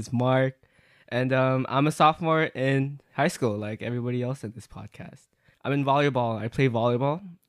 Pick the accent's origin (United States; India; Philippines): Philippines; I'm Filipino. So, kumusta mabuhay to the Filipino peeps.